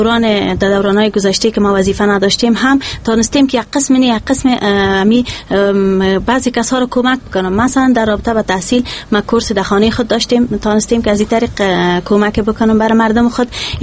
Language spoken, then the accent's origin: Persian; Kabul, Afghanistan; چون از کابل هستم، تولدم در کابل شده، پدرم از رکاخان است، فامیل من از یک فامیل روشن فکر هستم